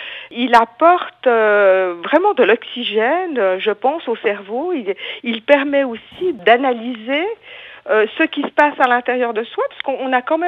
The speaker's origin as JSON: {"language": "French", "town": "Le Noirmont", "region": "Jura", "country": "Switzerland", "said": "D'ailleurs, je suis originaire du Noirmont et je trouve que c'est une région absolument magnifique."}